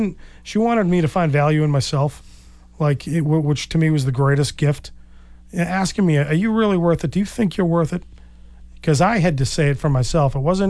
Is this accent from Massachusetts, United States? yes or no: yes; Cape Cod, Massachusetts, United States; And I grew up on Cape Cod, very similar to the lives we live here in Marshfield.